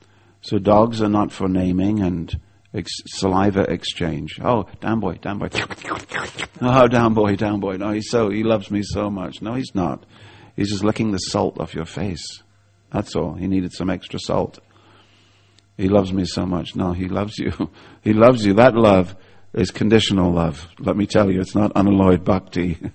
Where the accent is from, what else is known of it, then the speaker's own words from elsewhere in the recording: England, United Kingdom; as it got closer, being an Englishman, okay, I wound down my window to pat the dog.